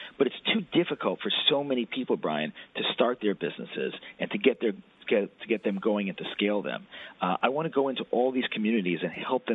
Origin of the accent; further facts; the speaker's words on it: New York City, New York, United States; How about where I grew up near Coney Island?